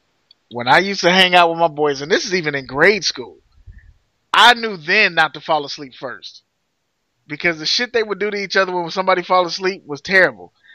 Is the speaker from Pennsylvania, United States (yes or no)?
no; Louisiana, United States; Anyway, I'm from Louisiana, so I respect … all he's done